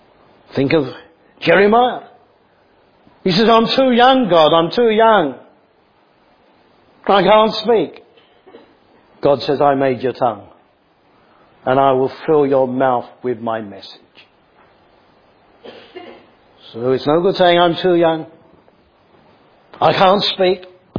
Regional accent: East of England, United Kingdom; I'm from Bedfordshire

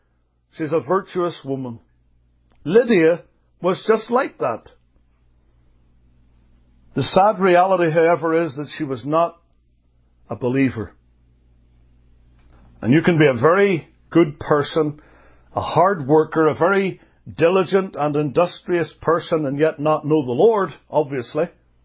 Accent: Northern Ireland, United Kingdom; Now, I grew up in Northern Ireland

